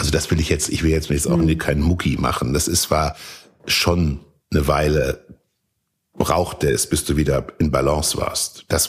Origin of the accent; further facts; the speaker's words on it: Kassel, Hesse, Germany; da, wo ich aufgewachsen bin, in Kassel, war nur meine Mutter und meine Großmutter.